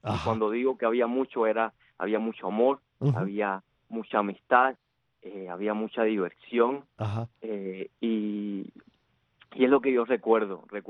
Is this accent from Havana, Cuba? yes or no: yes; Havana, Cuba; born there; Yo nací en La Habana, Cuba, en playa.